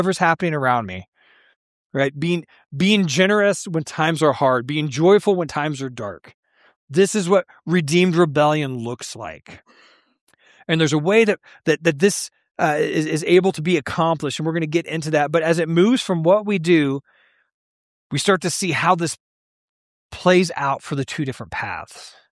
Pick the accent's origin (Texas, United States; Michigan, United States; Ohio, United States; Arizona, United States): Texas, United States; Growing up in West Texas, if you see a tree, somebody wanted that tree there. Trees don't just happen in West Texas.